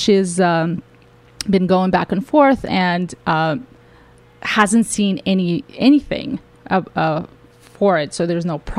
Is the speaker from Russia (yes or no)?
yes; Russia; now in United States; I was good in math. I came from Russia, so when I came to the United States, I felt like I was way above average, so that helped.